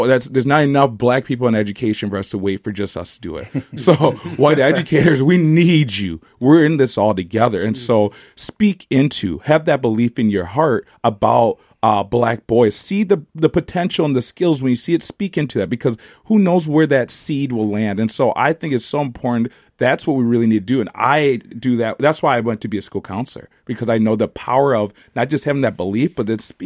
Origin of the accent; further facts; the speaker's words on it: Minneapolis, Minnesota, United States; because I'm from Minnesota, Minneapolis, Twin Cities area, born and raised. I went to Champlain Park High School, Anoka, Hennepin area